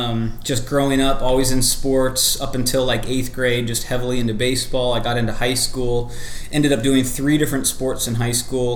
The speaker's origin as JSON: {"language": "English", "town": "Joliet", "region": "Illinois", "country": "United States", "tie": "born or raised there", "said": "so I was kind of born and raised in Joliet, My dad's a pastor, was a 40-year pastor, Lutheran pastor."}